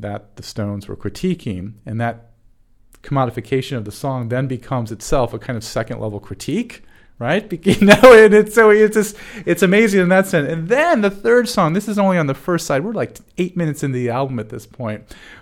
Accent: Akron, Ohio, United States; I grew up outside of Akron, Ohio

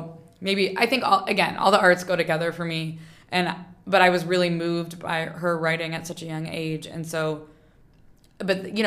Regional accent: Ohio, United States; now in New York, United States; And I could relate to that because I'm from Ohio. You know, I've been living in New York

